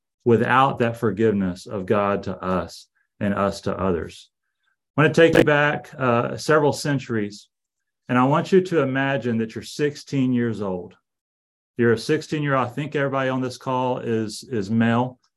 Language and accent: English; Savannah, Georgia, United States; You know, my wife and I, we're from Savannah, Georgia